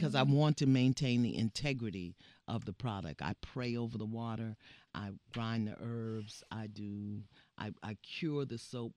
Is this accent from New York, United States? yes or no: yes; Brooklyn, New York, United States; Yeah, but I'm from Brooklyn, so it's up in there.